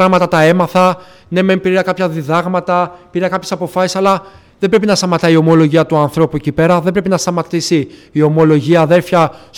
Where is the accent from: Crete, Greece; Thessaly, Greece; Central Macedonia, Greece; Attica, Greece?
Attica, Greece; Petralona; είμαι από τα Πετράλωνα. Δεν είχα καμιά σχέση με Νότια Προάσια. Δεν είχα έρθει ποτέ όλα τα χρόνια Βούλα, Γλυφάδα.